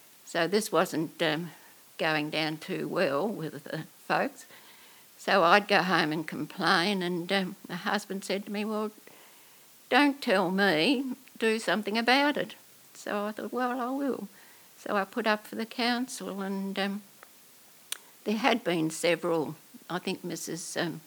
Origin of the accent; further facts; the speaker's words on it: New Norfolk, Tasmania, Australia; I was born here in New Norfolk, and my father built that shop the year I was born, which was 1929. So I was brought up in High Street